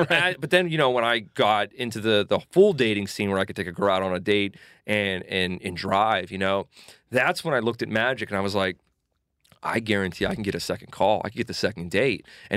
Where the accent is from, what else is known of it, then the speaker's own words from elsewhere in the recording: Pittsburgh, Pennsylvania, United States; I grew up in Lincoln Place, actually.